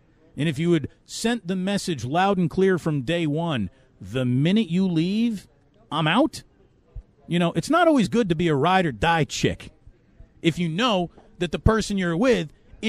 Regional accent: California, United States; now in San Francisco, United States; Where are you from? I am from the East Bay. I was born in the East Bay. I went to school in the East Bay.

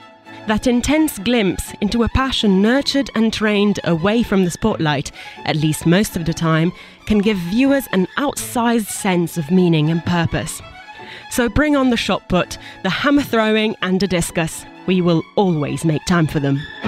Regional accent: Italy; My home country ended up in a respectable 8th place in the table with 32 medals won, 10 of which gold.

